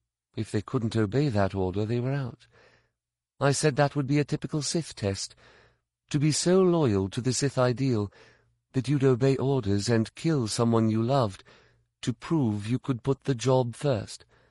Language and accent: English; United Kingdom; But I'm the Brit, remember? We're always the bad guys.